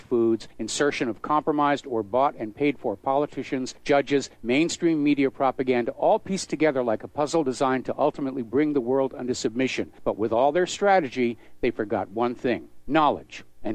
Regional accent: New England, United States; But growing up in New England, with our long history of going all the way back to the American Revolution, we had a lot of respect for it because we knew what it had cost.

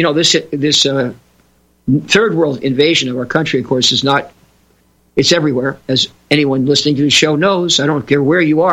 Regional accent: California, United States; also born or lived in New York; California, that's my home state, by the way. I was born in New York.

